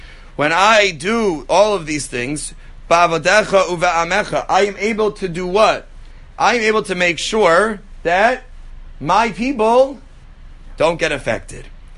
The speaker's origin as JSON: {"language": "English", "town": "Chicago", "region": "Illinois", "country": "United States", "lives_now": "Lincolnwood, United States", "said": "where are you from? I'm from Chicago. He goes, great. His brother lives in Chicago. Wonderful. So he goes, where do you live? I go, I live in Lincolnwood."}